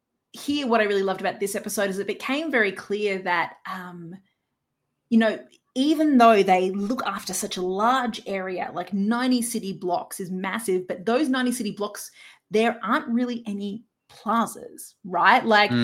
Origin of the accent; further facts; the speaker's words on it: Australia; now in Vancouver, Canada; I am from Australia.